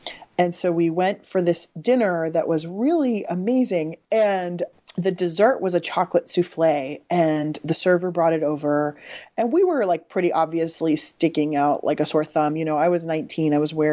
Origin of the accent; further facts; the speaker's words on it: San Diego, California, United States; I grew up in San Diego, which was at the time a very, very segregated place.